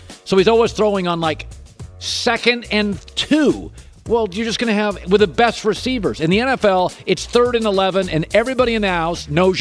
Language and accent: English; Pacific Northwest, United States; And frankly, I'm from the Pacific Northwest, so I have benefited from it.